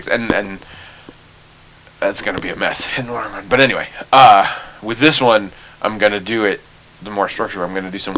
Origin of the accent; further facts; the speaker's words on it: Iowa, United States; I said, like, I'm from Iowa.